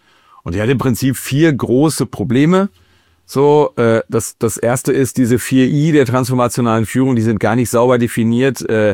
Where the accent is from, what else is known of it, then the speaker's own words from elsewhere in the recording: North Rhine-Westphalia, Germany; Ich komme ja aus NRW, im Sauerland, da stehen die Leute tierisch auf Schützenfeste.